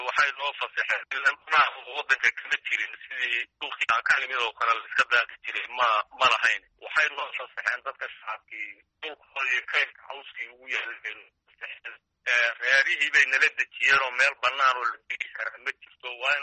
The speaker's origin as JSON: {"language": "Somali", "town": "Birqod", "region": "Somali Region", "country": "Ethiopia", "lives_now": "Harooreys, Ethiopia"}